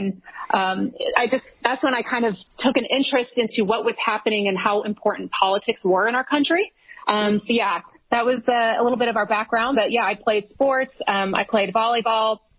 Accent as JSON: {"language": "English", "region": "Texas", "country": "United States", "tie": "born or raised there", "said": "one thing that I loved about growing up in Texas and running track in Texas"}